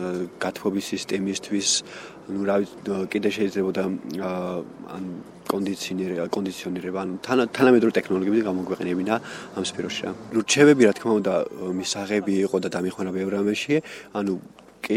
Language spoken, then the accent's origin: Georgian; Adjara, Georgia; აჭარიდან ვიყავი